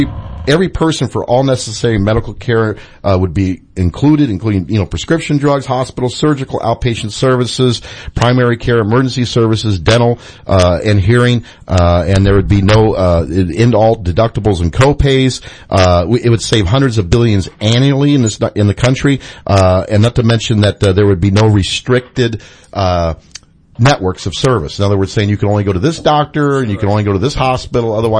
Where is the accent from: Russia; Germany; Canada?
Germany; now in United States; I am from Germany originally, so I'm very familiar with single payer health care system, and unfortunately had to live under this American-style corporate system for many years.